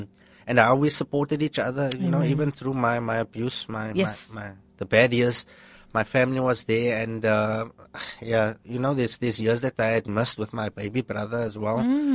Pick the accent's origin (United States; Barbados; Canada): Barbados; Bridgetown; So we are originally from Bridgetown.